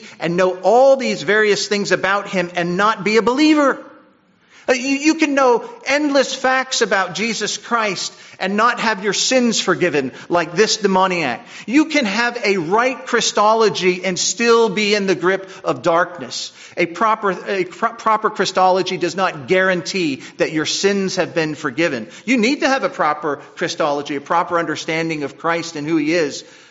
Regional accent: Mine Hill, New Jersey, United States; Where I grew up in Wharton, or in Mine Hill, New Jersey, we attended Mass in Wharton, New Jersey, and it was all in Latin.

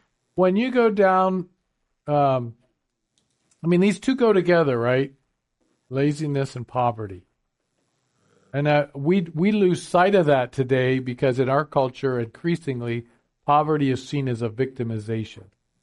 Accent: Lancaster, Pennsylvania, United States; I grew up in Amish country, and the Amish in Lancaster, Pennsylvania are very, very diligent people.

